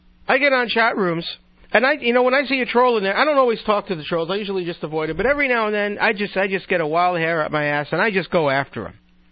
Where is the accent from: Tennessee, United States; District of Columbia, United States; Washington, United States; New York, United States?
New York, United States; Brooklyn; I said, listen, buddy, I'm from Brooklyn. We invented cursing.